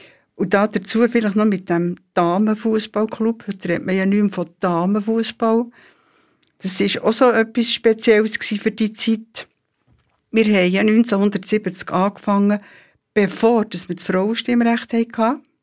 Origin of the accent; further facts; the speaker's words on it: Bern, Switzerland; als Bernerin und überhaupt als Sportliebhaberin